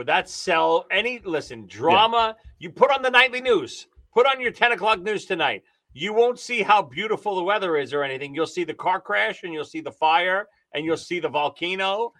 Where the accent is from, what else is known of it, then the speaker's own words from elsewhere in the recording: New York City, New York, United States; now in New Jersey, United States; I live in New Jersey. I am from Brooklyn, New York.